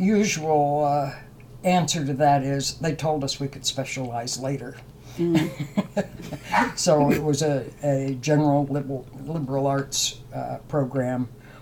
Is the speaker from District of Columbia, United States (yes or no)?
no; Pennsylvania, United States; also born or lived in Cleveland; now in Alaska, United States; was adopted by people from southeastern Pennsylvania.